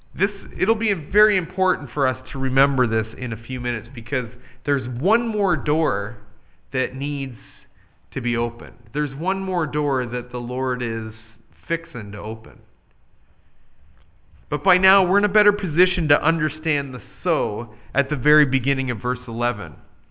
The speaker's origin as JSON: {"language": "English", "region": "Ontario", "country": "Canada", "also_born_or_lived": "Kentucky", "moved": "yes", "said": "I was the recipient of such a nickname when I moved to Kentucky from Ontario back in 2002."}